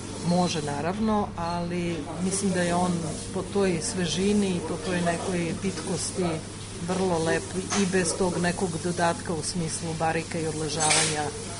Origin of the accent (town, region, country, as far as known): Serbia